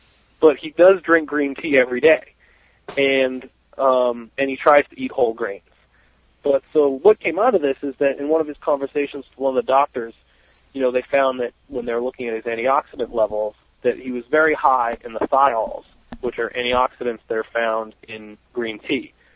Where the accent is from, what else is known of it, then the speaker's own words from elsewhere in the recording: Vermont, United States; also born or lived in Lowell, Massachusetts; Well, I went to we moved to Vermont when I was about six, but I was born in Lowell, Mass. And then we moved up to Vermont, and then I went down to boarding school for high school.